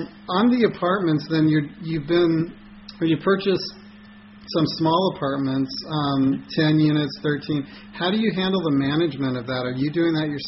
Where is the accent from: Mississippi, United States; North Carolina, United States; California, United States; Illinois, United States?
California, United States; See, I grew up in the Bay Area there, Silicon Valley.